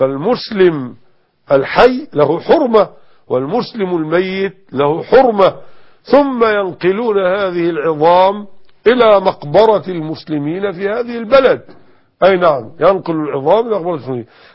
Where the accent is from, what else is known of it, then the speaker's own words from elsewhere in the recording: Egypt; فمثلا عندنا في مصر الآن الشمس تطلع مثلا الساعة كام؟